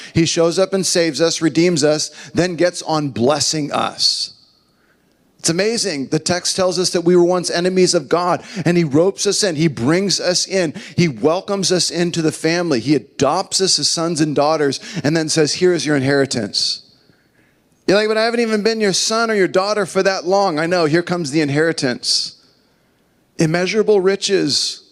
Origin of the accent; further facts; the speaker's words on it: California, United States; Some kid growing up in the Inland Empire, you're going to use them to go out to LA and try to minister and help people?